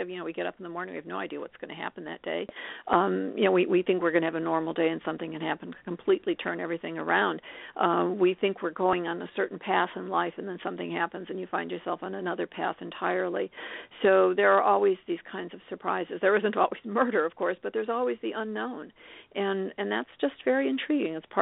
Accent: Chicago, Illinois, United States; since I was from Chicago and a lot of Chicagoans go to Door County

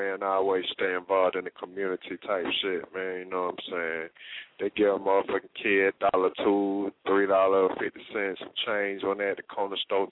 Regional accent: Atlanta, Georgia, United States; where I'm from, man, I'm from the West End, Cascade, part of Atlanta, man

